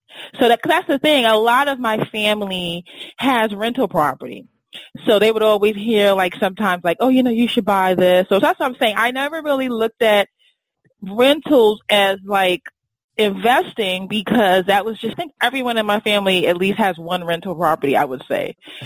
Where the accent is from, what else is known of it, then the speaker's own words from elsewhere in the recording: Brooklyn, New York, United States; Because I knew you were from New York, but I didn't know you were in Brooklyn, actually. Because, yeah, I grew up in Brooklyn.